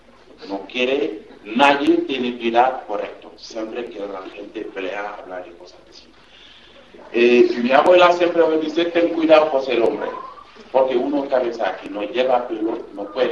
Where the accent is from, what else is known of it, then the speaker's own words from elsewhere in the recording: Dakar, Senegal; born there; Spanish is a second language; Yo nací en el capital, en Dakar, yo vivo con mi abuela, está en una ciudad, se llama Mur. Es el ciudad de los turistas